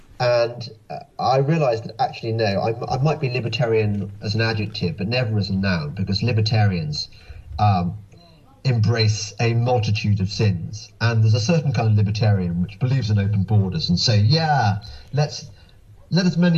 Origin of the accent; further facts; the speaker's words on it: United Kingdom; They are now as British as they come, as British as I am, and that's fine.